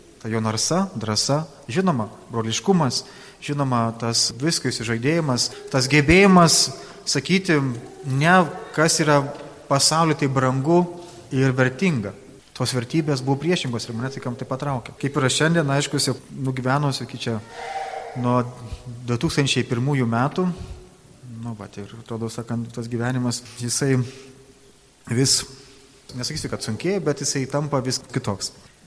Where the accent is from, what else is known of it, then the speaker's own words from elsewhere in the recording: Kretinga, Klaipėda County, Lithuania; Aiškus, aš Kretingoje gimiau, Kretingoje augau ir užaugau.